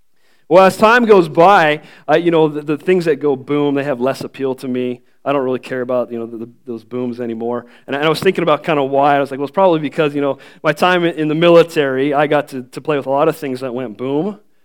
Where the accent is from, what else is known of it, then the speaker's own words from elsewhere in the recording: Washington, United States; I came from Western Washington, and we lived right next to a reservation.